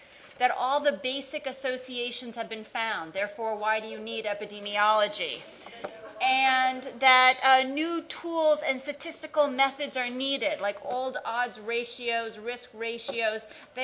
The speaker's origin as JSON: {"language": "English", "region": "New York", "country": "United States", "said": "a big booming voice that I have from all my years as a New Yorker."}